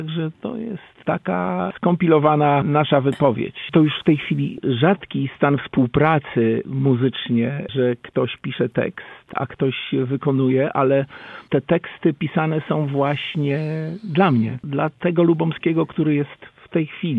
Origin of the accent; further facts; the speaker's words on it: Pomeranian Voivodeship, Poland; now in Toruń, Poland; Mieszkam tutaj już od wielu, wielu lat, a jestem chłopakiem z Pomorza. W Toruniu mieszkam dobre 40 lat tutaj.